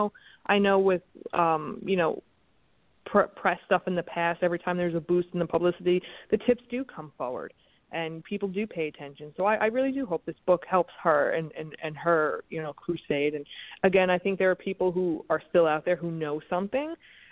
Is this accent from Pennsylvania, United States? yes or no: no; New York, United States; I'm a New Yorker. I'm very expressive.